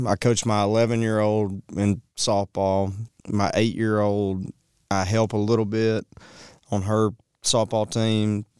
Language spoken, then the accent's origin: English; Arkansas, United States; also born or lived in Nashville, United States; You know, moving home was probably an unpopular thing. When I moved from Nashville back to Arkansas, you know